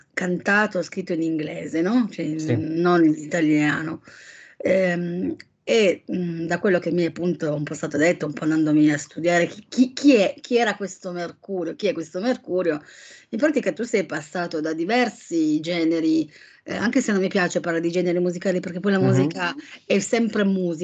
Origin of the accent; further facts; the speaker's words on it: Turin, Piedmont, Italy; Per fortuna non ha capito subito che io sono di Torino